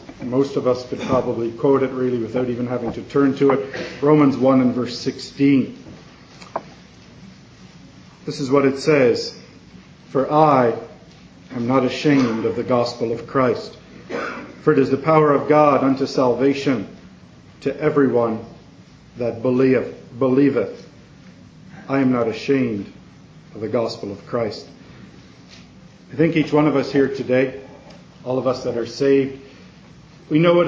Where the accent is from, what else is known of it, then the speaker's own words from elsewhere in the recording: Canada; whether in my home country of Canada